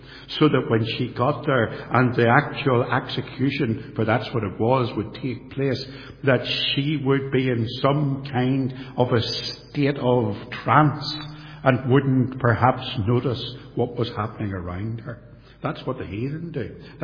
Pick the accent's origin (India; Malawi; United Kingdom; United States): United Kingdom; Belfast, Northern Ireland; brought up in the Church of Ireland, an Anglican. And I went to a little tiny church in the outskirts of Belfast, not there anymore, up a wee country lane.